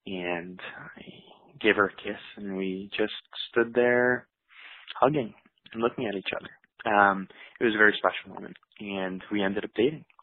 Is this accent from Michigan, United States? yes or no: yes; Michigan, United States; I'm from the United States, from Michigan